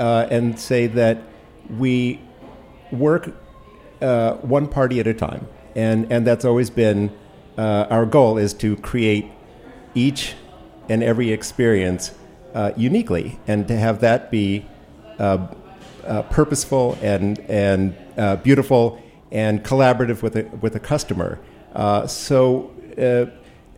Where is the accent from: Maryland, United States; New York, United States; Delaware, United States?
Maryland, United States; Baltimore; moved away as an adult; now in Washington, United States; I grew up in Baltimore and came to school at Georgetown and took a job as a caterer working evenings.